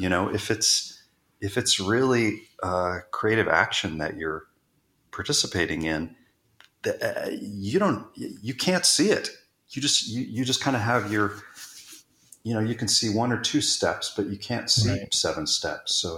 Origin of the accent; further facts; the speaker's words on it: Texas, United States; although I grew up in Texas, but still going to Nashville didn't make sense.